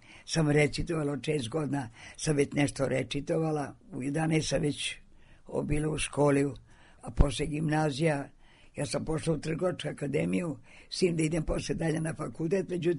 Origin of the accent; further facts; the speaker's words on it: Novi Sad, Vojvodina, Serbia; kad sam ja došla iz Novog Sada